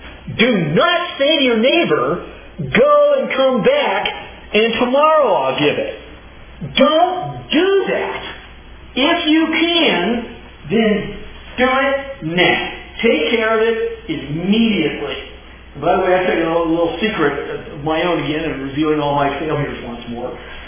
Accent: Washington, United States; I'm from Washington. I don't do anything.

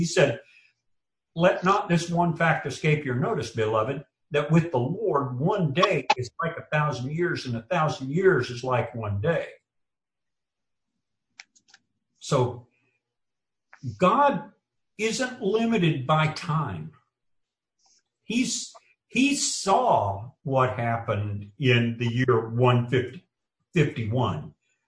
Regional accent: United States; I'm an American, and so my view of the world is what has happened in my little corner of it in America.

